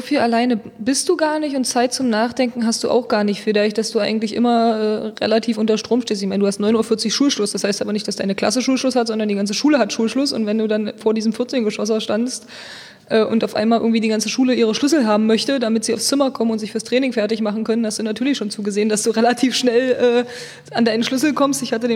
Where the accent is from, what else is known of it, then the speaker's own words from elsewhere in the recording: Saxony-Anhalt, Germany; also born or lived in Cologne; Ja, ich komme aus Sachsen-Anhalt. Also ich bin geboren in Köln und bin aber aufgewachsen in Sachsen-Anhalt